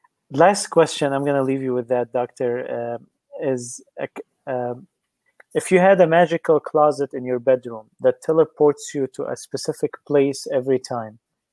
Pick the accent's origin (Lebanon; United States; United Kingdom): Lebanon; Tyre, South Governorate; probably to my hometown of Tyre, in Lebanon, which is almost an island